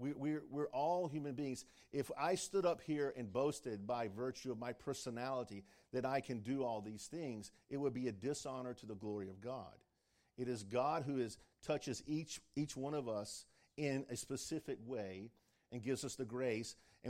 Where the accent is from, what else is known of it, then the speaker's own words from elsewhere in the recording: Rocky Mount, North Carolina, United States; If you're from Eastern North Carolina, I'm from Rocky Mount.